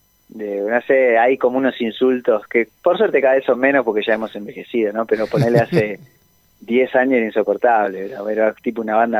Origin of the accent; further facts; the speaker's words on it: Mar del Plata, Buenos Aires Province, Argentina; Yo aquí en mi ciudad natal.